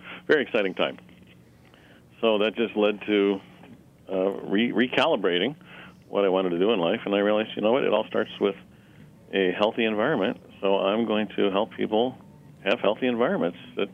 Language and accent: English; St. Louis, Missouri, United States; So when we were kids, I grew up in St. Louis, Missouri, and we would go on wildflower hikes and camping trips.